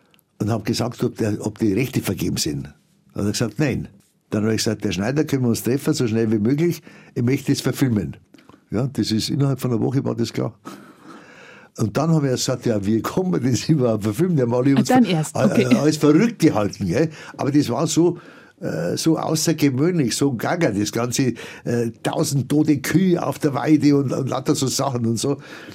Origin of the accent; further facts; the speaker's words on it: Munich, Bavaria, Germany; Und das ist mir so als Kind in Erinnerung geblieben. Und die Aufbauzeit in München 45, 46, die Trümmerfrauen oder die Rollwegen, die durch die ganze Stadt Marienplatz, da war alles voll Schutt, da sind nur die kleinen Gleise gefahren und so. Das habe ich alles miterlebt.